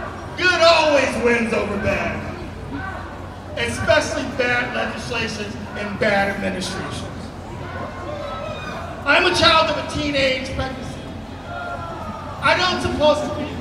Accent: Chicago, Illinois, United States; moved away as an adult; also born or lived in Eugene; I'm originally from Chicago, but I came to Eugene at 19, and I stayed for 5 years.

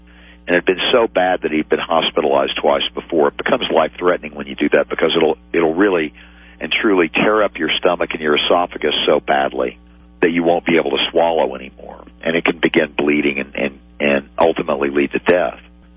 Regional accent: Amarillo, Texas, United States; This case was tried in Amarillo, Texas, my hometown.

